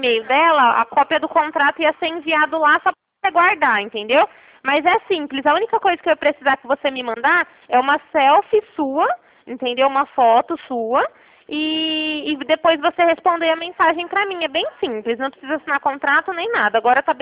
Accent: Sertãozinho, São Paulo, Brazil; eu sou de Sertãozinho. Sabe, lá que o senhor, acho que até foi no meu escritório uma vez. Só que agora eu tô trabalhando em Ribeirão, mas eu moro em Sertãozinho.

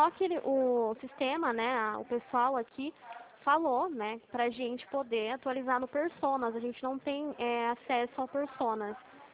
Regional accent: Limeira, São Paulo, Brazil; Eu sou de Limeira, São Paulo.

